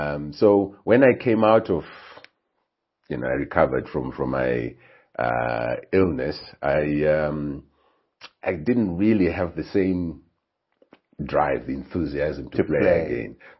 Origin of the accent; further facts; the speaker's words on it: Highfield, Harare, Zimbabwe; I was born in Highfield, grew up in Highfield.